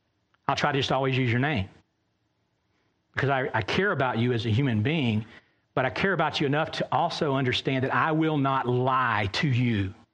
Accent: the South, United States; that's what I think of as I grew up in the South in America

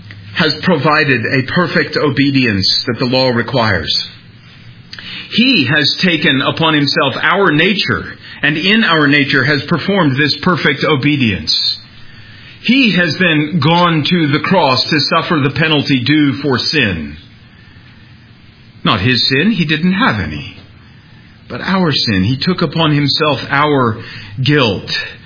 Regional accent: South Dakota, United States; And I know that because I was raised in South Dakota. And I've been to Pierre.

